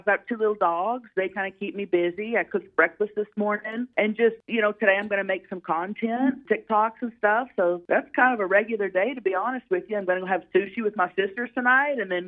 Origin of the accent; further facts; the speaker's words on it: Oklahoma, United States; I grew up in Oklahoma, like in a small town. So, like, you know, the trashy side of … that'll always be there, you know?